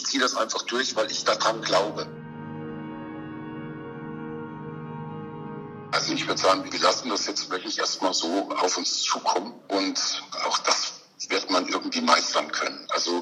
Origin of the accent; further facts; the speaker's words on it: Schweina, Thuringia, Germany; also born or lived in Kaltennordheim; Geboren bin ich 1964 in Kaltennattheim. Das ist eigentlich nicht Thüringen, das ist die Rhön, weil meine Mutter von dort herkam. Und ich bin aber da war ich ein Jahr alt, dann sind wir hier in diesen Ort gezogen, wo ich jetzt wohne, hier in Schweina.